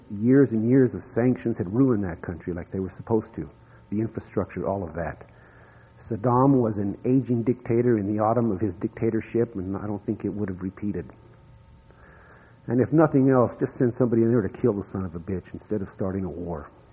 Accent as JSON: {"language": "English", "region": "Colorado", "country": "United States", "lives_now": "Utah, United States", "said": "I came from Colorado, but I've been here in Utah most of my life."}